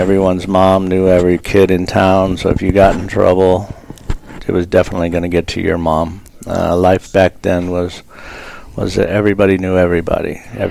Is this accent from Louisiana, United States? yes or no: no; Hammond, Indiana, United States; now in Denver, United States; I'm from Hammond, Indiana, which is just in the northwest corner of Indiana, bordering Chicago.